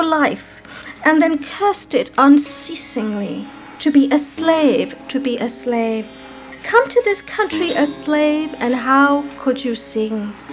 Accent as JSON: {"language": "English", "country": "India", "tie": "born or raised there", "also_born_or_lived": "North Africa"}